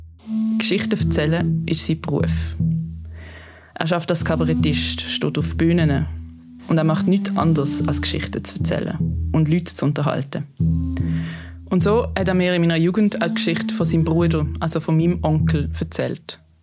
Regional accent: Basel, Basel-Stadt, Switzerland; Also ich bin in Basel aufgewachsen.

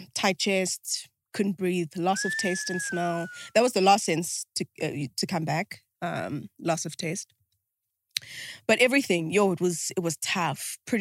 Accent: Berea, Gauteng, South Africa; But I grew up in Berea, Pilbro.

